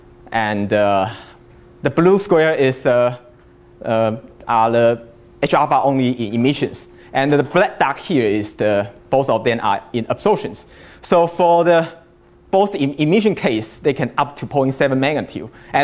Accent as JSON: {"language": "English", "country": "Taiwan", "said": "I'm from Taiwan, National Central University. So it's a long way from there."}